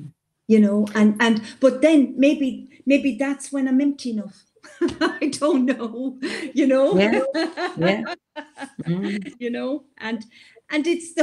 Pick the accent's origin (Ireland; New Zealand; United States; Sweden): Ireland; That's how I say it being Irish.